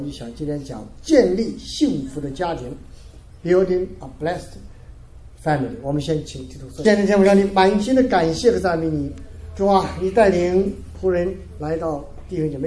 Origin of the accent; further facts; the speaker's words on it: China; 那我们中国人经常说是家家都有一本念的经